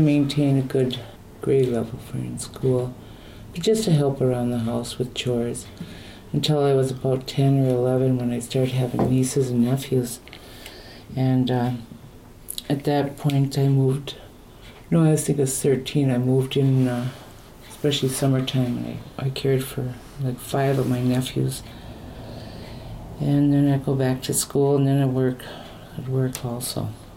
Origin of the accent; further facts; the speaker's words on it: Minneapolis, Minnesota, United States; I'm 62. I'll be 63 in another month. Actually, I grew up in Minneapolis.